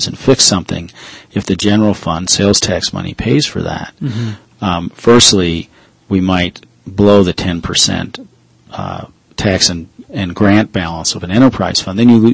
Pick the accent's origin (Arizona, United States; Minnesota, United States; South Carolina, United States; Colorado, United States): Minnesota, United States; now in Utah, United States; When I came from Minnesota and first moved to Utah and saw that, it blew my mind.